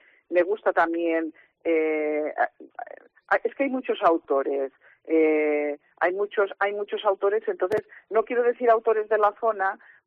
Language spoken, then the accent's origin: Spanish; Càlig, Valencian Community, Spain; yo es que he vivido en muchos sitios, porque yo soy de Cáliz, de aquí, de la provincia de Castellón.